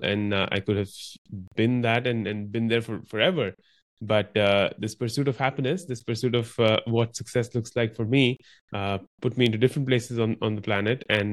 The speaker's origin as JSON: {"language": "English", "country": "India", "tie": "born or raised there", "said": "And when you're growing up in India, then this is almost like put onto you that … if your parents are doctors, you got to become a doctor too."}